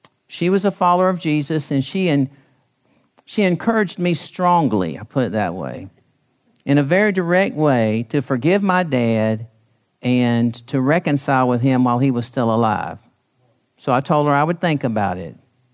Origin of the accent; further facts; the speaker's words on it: Columbia, South Carolina, United States; I continued to work in my hometown in Columbia, South Carolina.